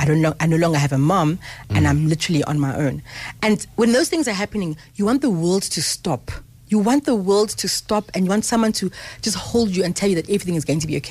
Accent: Harare, Zimbabwe; born there; So I was born in Harare in Zimbabwe in 1976. I'm 43 years old.

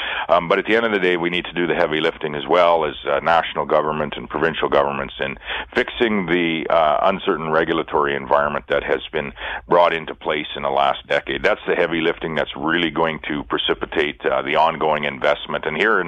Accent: Canada; we as Canadian industries and people can capitalize on them.

